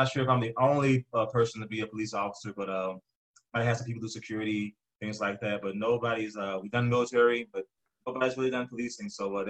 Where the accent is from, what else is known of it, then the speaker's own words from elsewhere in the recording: Memphis, Tennessee, United States; also born or lived in Chattanooga / Jamaica; now in Atlanta, United States; I grew up in Memphis, Tennessee. I've lived all over, lived some time in Chattanooga, Tennessee, lived some time in Jamaica, and now I'm here in Atlanta, Georgia.